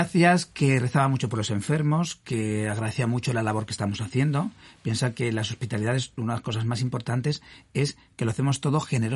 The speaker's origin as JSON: {"language": "Spanish", "country": "Spain", "said": "ya sabéis cómo somos los españoles, muy explosivos, ¿no?"}